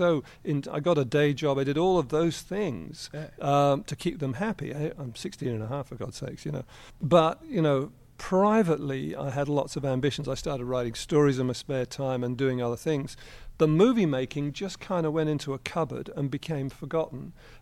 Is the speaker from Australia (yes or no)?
no; France; also born or lived in England; I'm not English. My parents are French. So I grew up partially in France, partially in England.